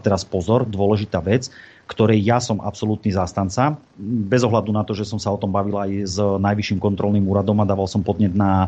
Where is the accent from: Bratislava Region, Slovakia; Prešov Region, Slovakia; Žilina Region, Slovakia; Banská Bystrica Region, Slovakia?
Bratislava Region, Slovakia; Bratislava; nemôžem ja ako Bratislavčan doplácať